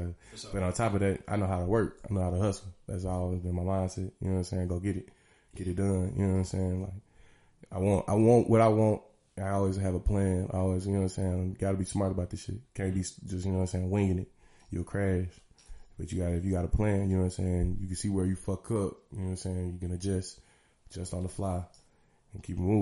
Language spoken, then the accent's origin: English; St. Louis, Missouri, United States; But, like, being in the South, nah, I'm from St. Louis, born and raised.